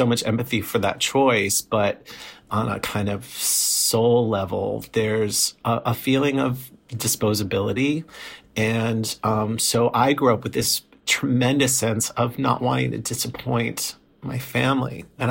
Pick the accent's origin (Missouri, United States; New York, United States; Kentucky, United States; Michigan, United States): New York, United States; moved away as an adult; now in Los Angeles, United States; And I grew up in New York, but moved to Los Angeles in my mid-20s.